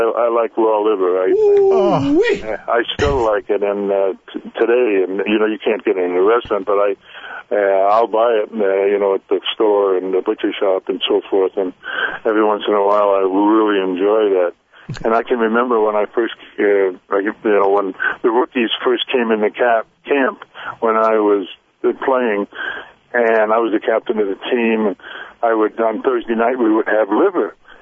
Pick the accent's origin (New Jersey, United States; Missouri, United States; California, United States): California, United States; San Francisco; came back to my hometown. I had gone to high school in San Francisco.